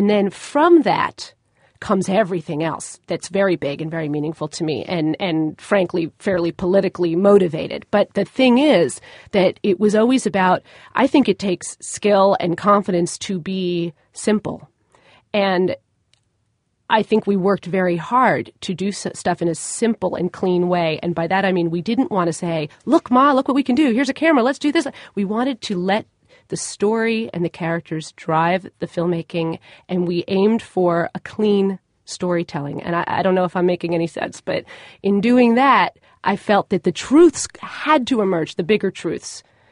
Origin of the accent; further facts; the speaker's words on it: New York City, New York, United States; we're from New York City or we're going to make a movie